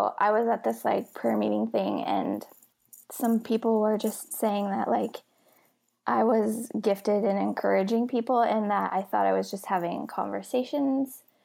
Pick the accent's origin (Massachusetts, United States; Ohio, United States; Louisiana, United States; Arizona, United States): Ohio, United States; now in Nashville, United States; then we moved to Nashville from my hometown in Ohio.